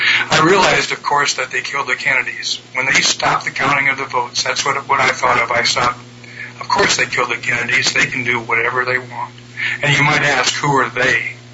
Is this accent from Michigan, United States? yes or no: no; Nebraska, United States; I'm from Northeast Nebraska